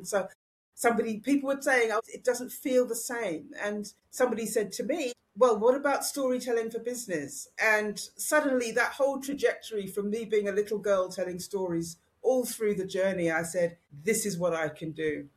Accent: United Kingdom; moved away; being British

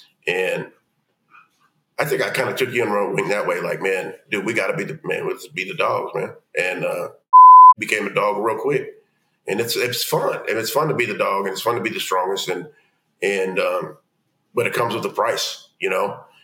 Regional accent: Ohio, United States; I'm from Ohio. I'm not sitting there watching Wisconsin football.

